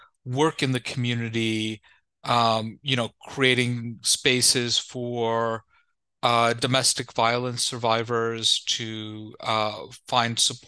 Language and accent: English; Queens, New York, United States; also born or lived in Long Island; I travel with a little bit of soil of New York with me when I travel, so I can sleep properly. I grew up in Queens and moved to Long Island.